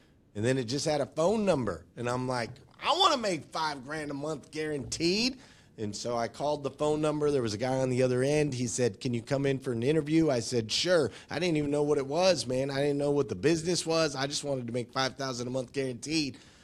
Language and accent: English; Flagstaff, Arizona, United States; Yeah, so I grew up in Flagstaff, Arizona.